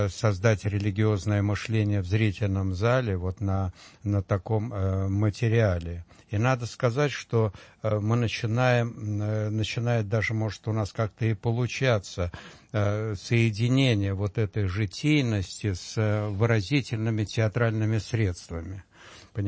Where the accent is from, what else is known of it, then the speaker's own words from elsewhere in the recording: Moscow, Russia; Что-то я москвич столько времени и не знал.